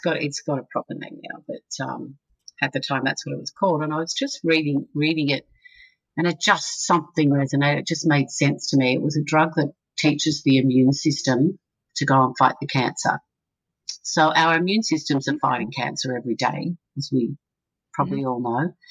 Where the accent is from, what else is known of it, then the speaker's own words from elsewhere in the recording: Australia; I was this girl from Australia and ringing up to get into a clinical trial in America